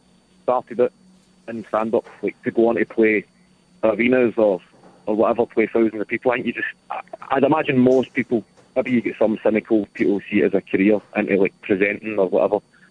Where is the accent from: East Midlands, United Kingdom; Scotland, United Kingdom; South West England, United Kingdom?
Scotland, United Kingdom; Clydebank; I grew up in Clyde Bank, which was only about 2 miles away from where Connolly grew up.